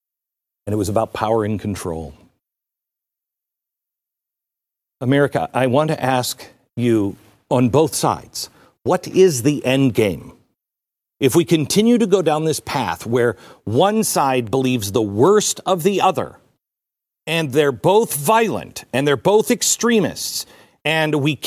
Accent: United States; I have a problem with cancel culture, especially as an American.

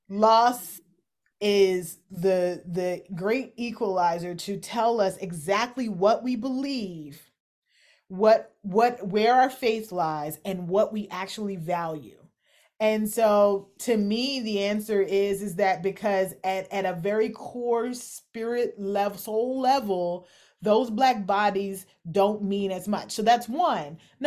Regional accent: Kentucky, United States; I'm from Kentucky. I've seen national championship celebrations do more damage than the riots did.

